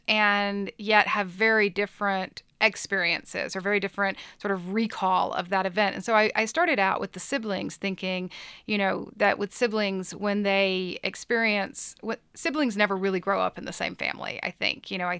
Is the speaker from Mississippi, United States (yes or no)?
yes; Mississippi, United States; And at some point, I was in Mississippi, and which is where I grew up. I grew up in Mississippi.